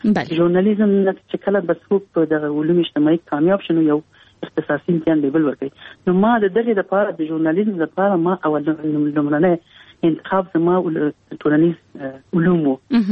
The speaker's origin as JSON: {"language": "Pashto", "region": "Kabul", "country": "Afghanistan", "tie": "born or raised there", "said": "زه په کابل کې پیدا یم، په دې لاسو د بل څه کال کې پیدا یم. لومړی مکتب مې په کابل کې چې زموږ د کور سره نزدې د حدقې هیروي ابتدایي"}